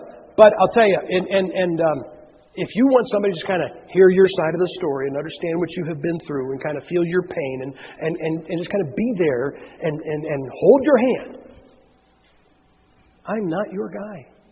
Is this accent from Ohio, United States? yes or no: yes; Massillon, Ohio, United States; I am from Massillon, Ohio. Massillon, Ohio is where pro football got its start.